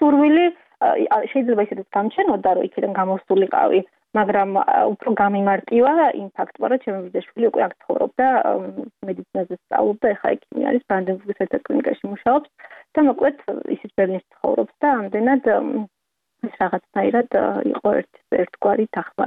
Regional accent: Khoni, Imereti, Georgia; moved away as an adult; also born or lived in Tbilisi; მე უკვე სკოლა დავამთავრე, ხონის რაიონში დავამთავრე სკოლა, შემდეგ წავედი თბილისში სასწავლებლად გერმანისტიკაზე

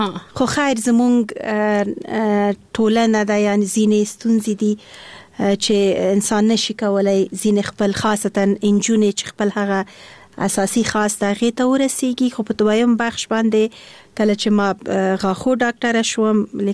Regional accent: Kabul, Afghanistan; born there; also born or lived in Khost; زه د افغانستان یم ماته هیڅ فرق نه لري خو په هر صورت باندې بیا هم یو ولایت پورې اړه نیسو زه د اصلا پلار مې د خوست مور مې د پکتیا ده او زه په خپل کابل کې زیږیدلم خو په هر صورت د خوست تل کېږم

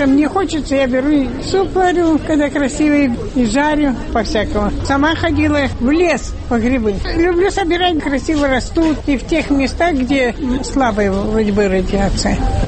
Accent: Gomel Region, Belarus; moved away as an adult; Я сама из Брагинского района переехали сюда.

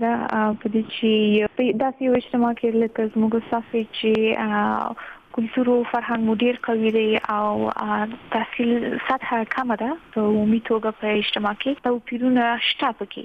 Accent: Afghanistan; moved away as an adult; زه په دغه افغانستان کې پیدا شوی یم، هم دلته لوی شوی یم

